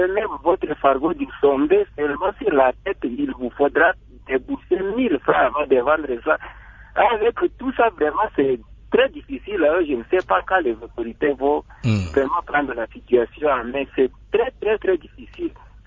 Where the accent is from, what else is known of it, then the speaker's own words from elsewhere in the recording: DR Congo; chez nous, en RDC, Congo